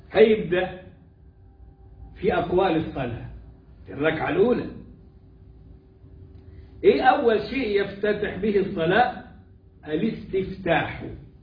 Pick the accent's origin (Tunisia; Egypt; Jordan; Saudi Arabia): Egypt; واللي راح الصعيد عندنا في مصر هيبقى عارف الحكاية دي